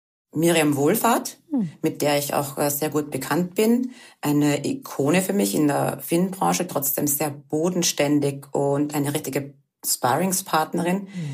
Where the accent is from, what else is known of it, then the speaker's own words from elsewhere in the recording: Vienna, Austria; Ich komme ja aus Wien.